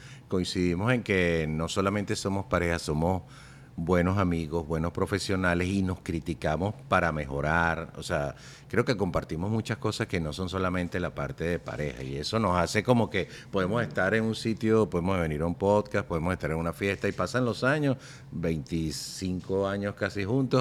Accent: Venezuela; now in Miami, United States; la historia de la radio en mi país, en Venezuela

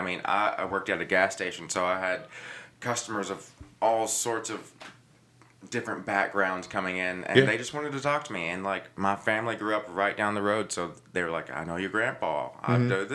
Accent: Morgantown, Kentucky, United States; I'm like, I'm from Morgantown, Kentucky. They're like, where are you originally from?

